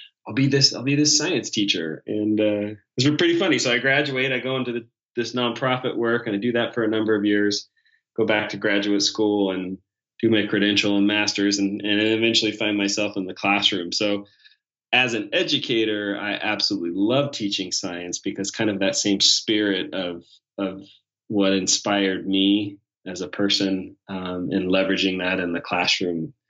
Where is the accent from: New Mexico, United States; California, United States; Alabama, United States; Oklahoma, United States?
California, United States; I grew up in California and I loved going up to the Sierra Nevada.